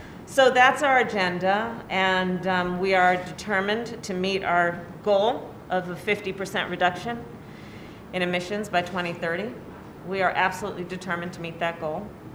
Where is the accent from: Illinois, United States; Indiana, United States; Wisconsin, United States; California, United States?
California, United States; As you all know, I'm from California.